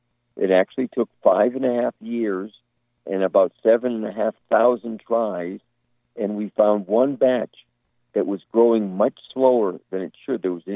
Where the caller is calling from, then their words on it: Massachusetts, United States; I'm calling from Massachusetts.